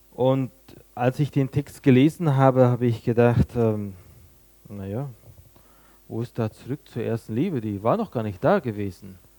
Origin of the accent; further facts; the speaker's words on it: Germany; ich wollte eigentlich zu Hause sein, bei meiner Heimatgemeinde in Deutschland